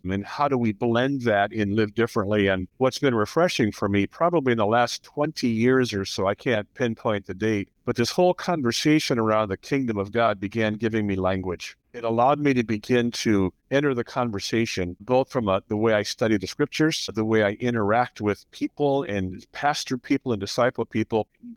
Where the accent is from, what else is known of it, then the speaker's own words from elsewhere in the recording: Detroit, Michigan, United States; But interestingly enough, I grew up in the Detroit area. And so I grew up in a very racially diverse environment.